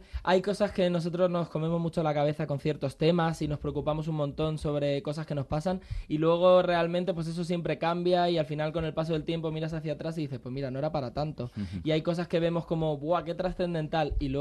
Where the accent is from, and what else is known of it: Alicante, Valencian Community, Spain; born or raised there; moved away as an adult